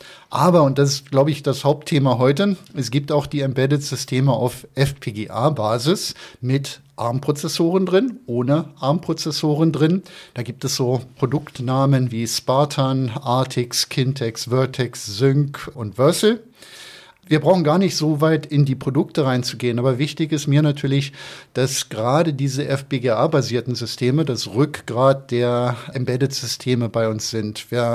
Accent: Munich, Bavaria, Germany; Ich komme aus München

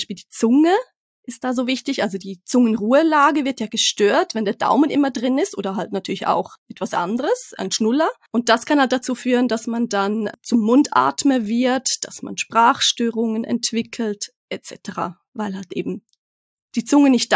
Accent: Switzerland; born there; ich bin gebürtige Schweizerin, aber zuerst ganz frisch wieder mit meiner Familie zurück in die Schweiz gekehrt, nach längerer Zeit im Ausland.

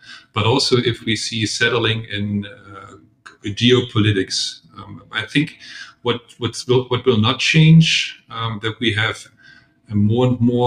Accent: Germany; English is a second language; But as you can hear in my accent, I'm also German. In Europe, we have a strong push

